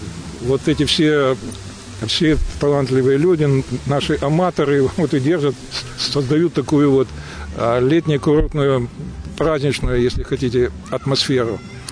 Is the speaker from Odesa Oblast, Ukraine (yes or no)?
no; Yevpatoria, Crimea, Ukraine; евпаториец. Дочка моя евпаторийка уже в пятом поколении, так что мы здесь коренные. Евпатория – маленький приморский курортный город